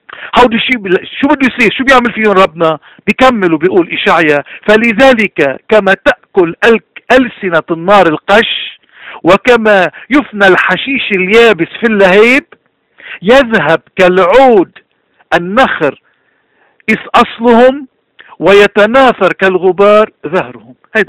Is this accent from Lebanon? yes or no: yes; Lebanon; اليوم مشكلة العالم ومشكلتنا نحن كلبنانيين هي قلة الإيمان.